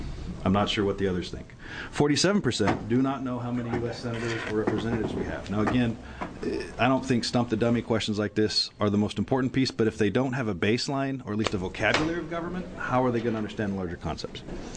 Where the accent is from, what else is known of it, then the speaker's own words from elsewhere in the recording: United States; Now, again, I come from Polk County, so maybe, you know, you could argue the fact.